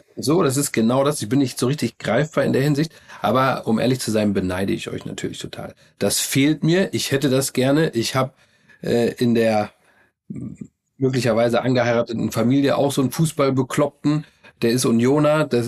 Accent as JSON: {"language": "German", "town": "Minden", "region": "North Rhine-Westphalia", "country": "Germany", "said": "ich komme aus Minden und bin bei Arminia Bielefeld groß geworden."}